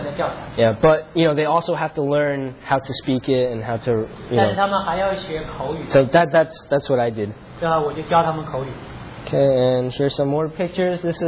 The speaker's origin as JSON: {"language": "English", "country": "United States", "tie": "born or raised there", "said": "Yeah, but since I grew up in the American education system, it's different."}